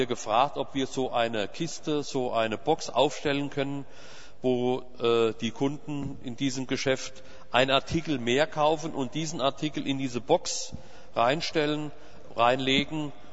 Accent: Kirchheim, Germany; Ich bin aus Kirchheim und wir haben in Kirchheim auch eine Ausgabestelle, immer mittwochs.

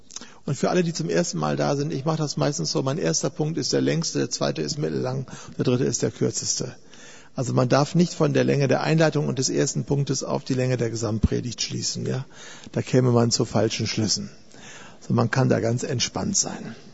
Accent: Germany; Wir sind ja als Deutsche in unserer etwas verfrorenen westlichen Kultur eher so

